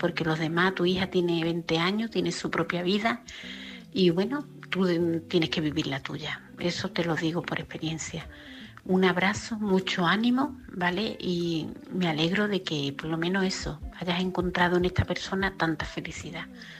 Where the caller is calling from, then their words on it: Seville, Andalusia, Spain; corresponsal de Sevilla.